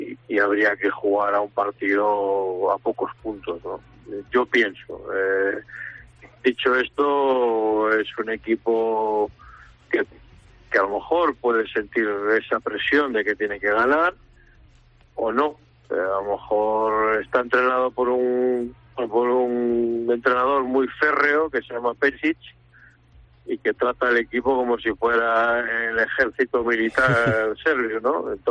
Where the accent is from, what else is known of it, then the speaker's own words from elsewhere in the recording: Lugo, Galicia, Spain; soy de Lugo, de Mariña